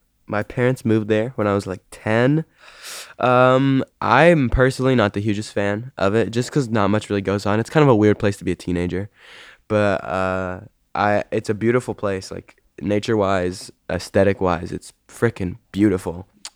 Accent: Hendersonville, United States; now in Los Angeles, United States; LA is like the polar opposite of my hometown. Like not much really goes on there. Everyone's like pretty calm and chill. Like Hendersonville, it definitely sleeps at night.

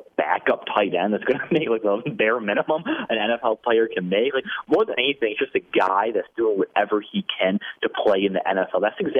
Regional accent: Michigan, United States; I'm from Michigan, not too far from Detroit

